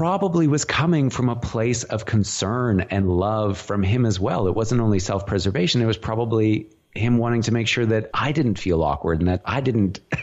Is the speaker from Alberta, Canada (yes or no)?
no; Saskatchewan, Canada; I had no role models growing up in Saskatchewan, you know, as a youngster.